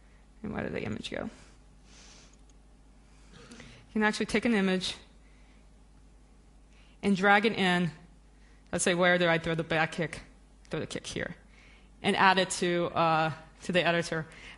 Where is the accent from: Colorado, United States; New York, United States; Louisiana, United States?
Louisiana, United States; New Orleans; because I'm from New Orleans, Louisiana, and my hometown outside of the city got completely physically destroyed from Hurricane Katrina.